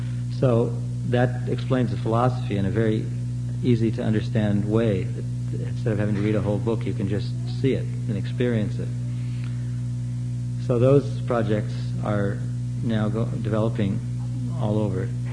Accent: Portland, Oregon, United States; I'm from Portland, Oregon. My parents were Jewish. I lived in a Catholic neighborhood, and all my friends were Catholic.

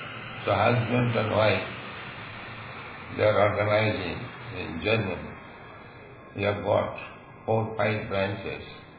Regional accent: India; We are from India.

